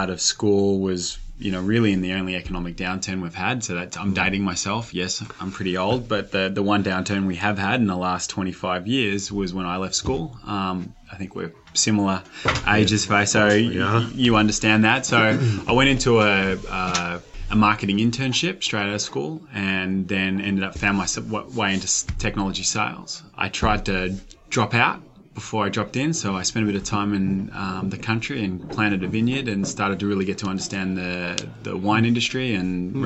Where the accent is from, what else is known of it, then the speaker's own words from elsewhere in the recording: Melbourne, Victoria, Australia; A Melbourne boy, grew up in the Dandenong Ranges.